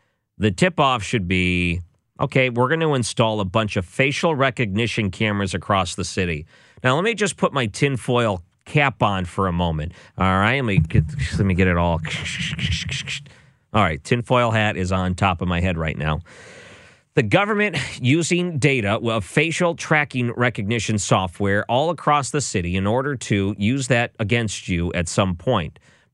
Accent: Detroit, Michigan, United States; when I grew up in Detroit, I watched a lot of Detroit Red Wing games

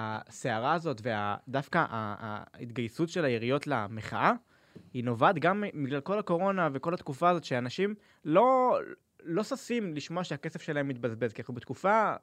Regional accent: Ashdod, Southern District, Israel; also born or lived in Rehovot; אני גם עדיין גר שם, לא רק מולדתי.

